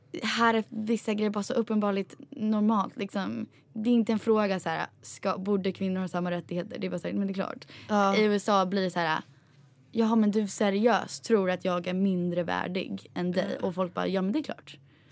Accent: Sweden; Vi är svenskar liksom.

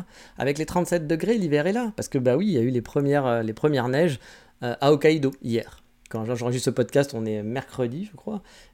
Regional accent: France; Ah, je suis français, hein

